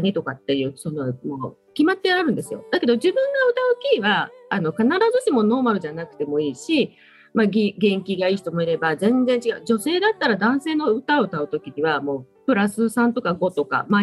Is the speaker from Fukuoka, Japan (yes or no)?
no; Aichi, Japan; 東京の、カラオケ喫茶の数と私の地元愛知のカラオケ喫茶の数は倍ぐらい多いんですよ